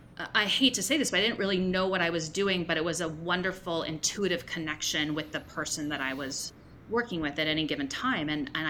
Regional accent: California, United States; growing up in California, so far from anyone on Broadway or, professionally doing this

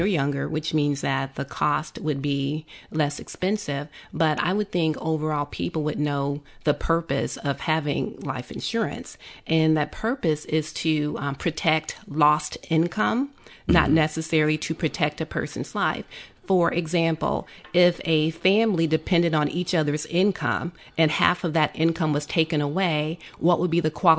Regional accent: Indianapolis, Indiana, United States; moved away; also born or lived in Cincinnati; Well, I'm originally from Indianapolis. I graduated from Central State University, which got me to the big city of Cincinnati.

